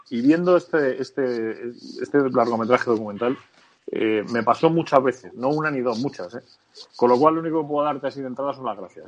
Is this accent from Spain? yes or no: yes; Almería, Andalusia, Spain; O sea, yo criado en Almería, en los cines de mi tierra, como digo yo